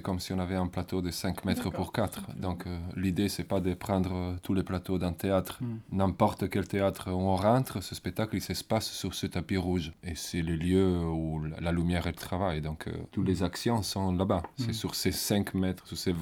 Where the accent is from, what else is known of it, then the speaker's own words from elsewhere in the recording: Italy; now in Brussels, Belgium; Je dois dire plus. Je suis un vrai Italien et j'habite à Bruxelles, dans les mêmes quartiers que mon collègue.